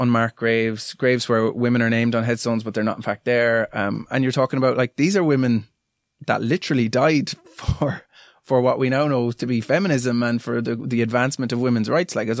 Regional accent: Galway, Connacht, Ireland; Although I'm from Galway, just stress that. Yeah. For anyone thinks I'm from Cork.

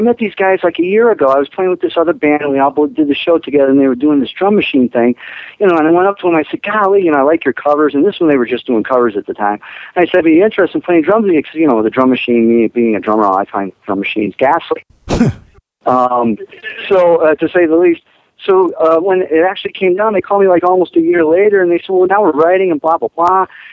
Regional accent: Massachusetts, United States; No, I grew up in Western Massachusetts. When I moved out to Boston, I was treated like a foreigner out there.

